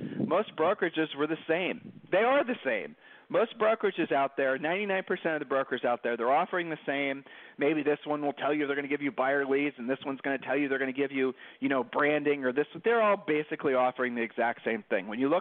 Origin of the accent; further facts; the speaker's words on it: Columbus, Ohio, United States; It's so obvious we're from Columbus, Ohio.